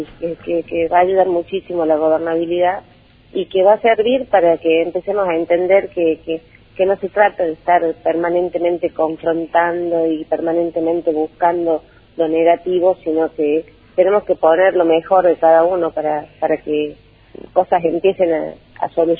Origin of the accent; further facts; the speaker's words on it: Argentina; como argentina, como ciudadana, es un sentimiento